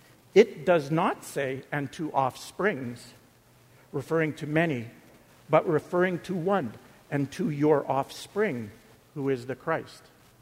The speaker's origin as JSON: {"language": "English", "town": "Winnipeg", "region": "Manitoba", "country": "Canada", "tie": "born or raised there", "said": "I grew up in Winnipeg."}